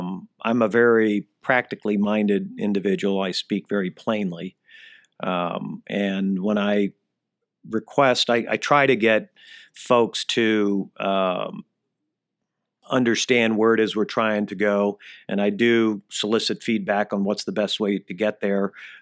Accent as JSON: {"language": "English", "town": "Indianapolis", "region": "Indiana", "country": "United States", "tie": "born or raised there", "said": "And I started a business in my hometown of Indianapolis because I dealt with a lot of customers over there."}